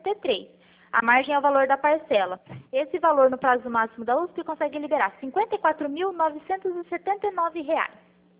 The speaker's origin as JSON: {"language": "Portuguese", "town": "Pirassununga", "region": "São Paulo", "country": "Brazil", "said": "É que eu sou aqui de Pirassununga"}